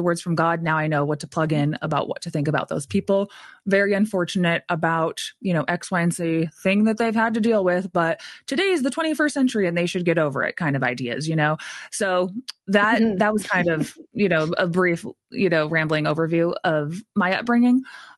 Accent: Provo, Utah, United States; And being Mormon and growing up in Provo, Utah, I was not surrounded personally by a lot of people of different faiths

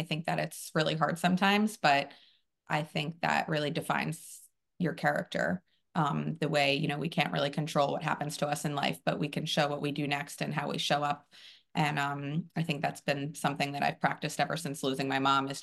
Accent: New York, United States; I am from Long Island, New York, and I'm a wedding photographer and a writer.

